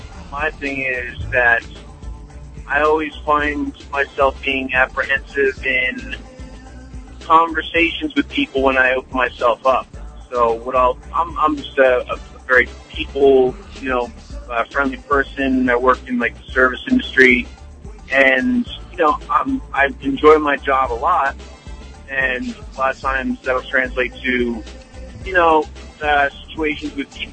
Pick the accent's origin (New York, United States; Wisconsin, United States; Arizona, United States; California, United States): New York, United States; now in Jersey Shore, United States; I'm from New York, and I drive back to Jersey Shore.